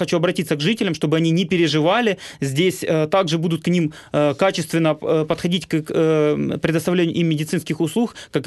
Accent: Alchevsk, Luhansk Oblast, Ukraine; Я могу описать ситуацию там, в городе Алчевске, откуда я родом

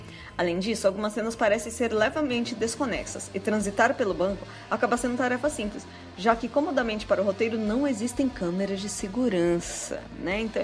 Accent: Alfenas, Minas Gerais, Brazil; tenho 20 anos, sou de Alfenas, Minas Gerais.

